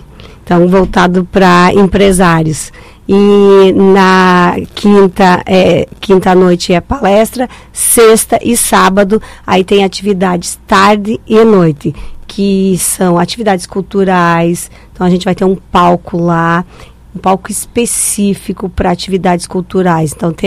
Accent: Rio Grande do Sul, Brazil; eu venho do interior, lá do interior do Rio Grande do Sul, a gente não tinha acesso à música clássica, à música erudita.

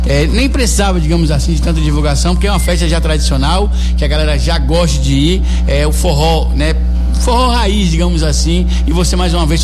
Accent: Itabuna, Bahia, Brazil; also born or lived in Salvador; Eu sou de Itabuna, mas morei em Salvador também.

